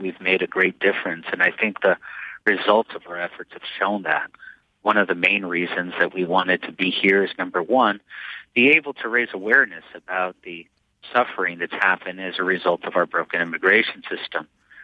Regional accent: United States; I'm an American, and I'm proud of that.

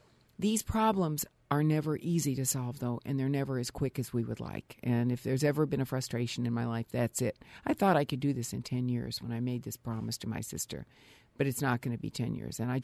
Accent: Peoria, Illinois, United States; born there; also born or lived in Dallas; maybe that's because I was born in Peoria, even though I lived in and also lived in Dallas for 30 years.

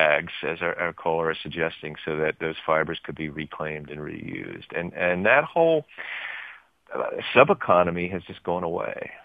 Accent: Philadelphia, Pennsylvania, United States; I grew up in Philadelphia, and we would put our wet waste, our food waste, into the separate bin in back of the house.

